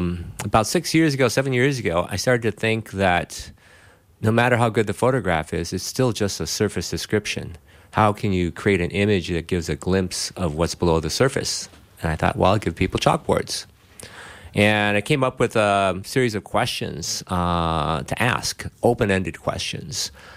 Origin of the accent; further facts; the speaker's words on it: Duluth, Minnesota, United States; Well, I am a Duluth native, born and raised in Duluth, so it's great to be in the area again.